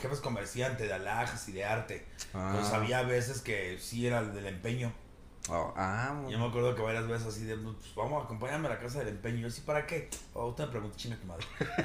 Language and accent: Spanish; Mexico City, Mexico; born there; Yo nací en la colonia Jardín Balbuena.